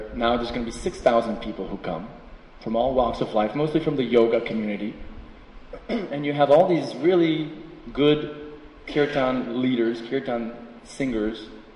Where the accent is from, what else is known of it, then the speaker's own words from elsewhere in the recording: United States; I'm sorry, I come from America, so if you don't know these people, 50% only of your life is spoiled.